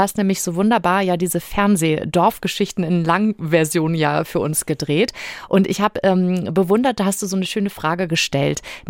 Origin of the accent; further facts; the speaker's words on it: Bremen, Germany; Und das war bei uns im kleinen dörflichen Habenhausen, wo ich groß geworden bin, auch echt immer so ein kleines Happening.